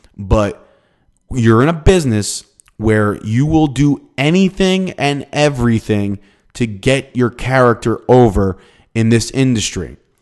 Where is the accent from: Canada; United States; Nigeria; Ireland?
Ireland; I'm Irish.